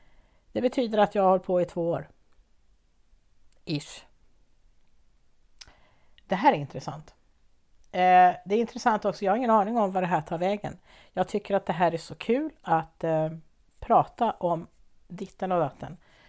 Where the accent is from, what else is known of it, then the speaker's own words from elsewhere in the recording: Värmdö, Stockholm County, Sweden; ja men snälla du, jag är från Värmdö